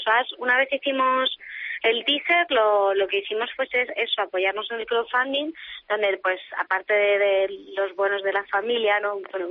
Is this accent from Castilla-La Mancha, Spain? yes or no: no; Granada, Andalusia, Spain; now in Madrid, Spain; nosotros somos de Granada, pero la productora y nuestra residencia está en Madrid